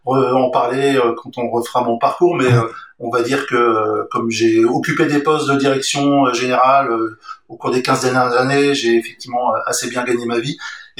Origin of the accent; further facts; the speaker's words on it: Montreuil, Île-de-France, France; Donc, moi, je suis né à Montreuil, dans le 9-3. c'est là que on vivait, c'est là qu'était l'appartement des parents.